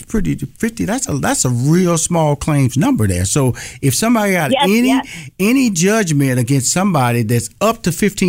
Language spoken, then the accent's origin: English; Houston, Texas, United States; I'm from Houston, Texas.